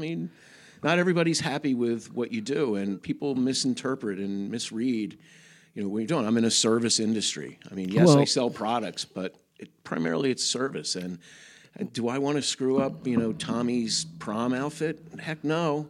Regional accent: Princeton, United States; now in Rehoboth, United States; I was born and raised in Princeton, and I've been around the country a little bit, working here and there, and I've been in Rehoboth for 15 years.

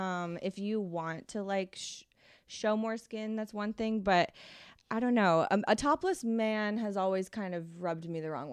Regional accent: New England, United States; I grew up in a really small town in New England, and it's like puritanical Calvinist bullshit.

